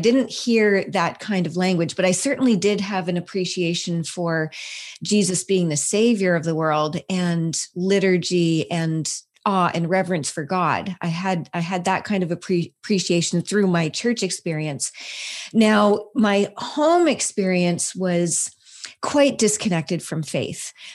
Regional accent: Ontario, Canada; up in a small city just east of Toronto. And we were a family of five. I have a brother and a sister. We grew up in the Lutheran church.

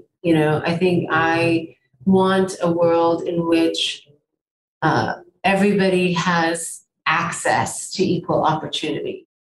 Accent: United States; I'm not traditionally Asian anymore. I'm an American. I grew up here, you know

